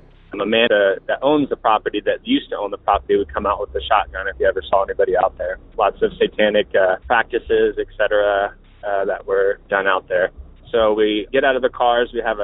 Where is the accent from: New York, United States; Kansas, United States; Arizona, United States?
Kansas, United States; Salina; I'm from Salina, Kansas.